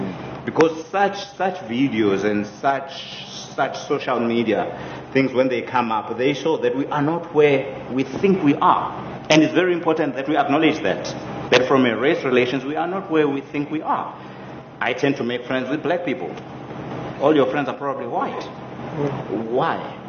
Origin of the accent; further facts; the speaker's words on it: South Africa; now and then there will be those incidents that will show on the media that will make you take note as a South African that, no, the Rainbow Nation was a great dream, but we still have to work towards it.